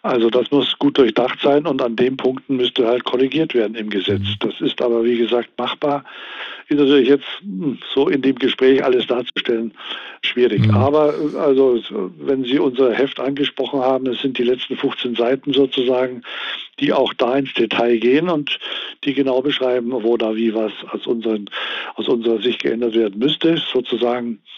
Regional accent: Berlin, Germany; bei uns in Berlin

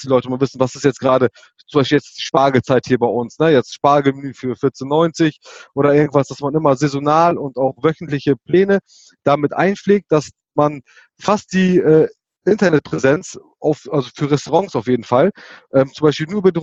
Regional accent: Verden, Lower Saxony, Germany; Genau, also … wie gesagt, wir kommen hier aus Verden, das ist Nähe Bremen und Hannover.

